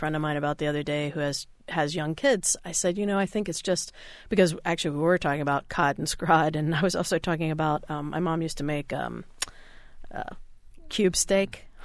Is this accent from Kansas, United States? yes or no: no; Indiana, United States; I didn't like fish when I was a kid either because I grew up in Indiana. There was no fish.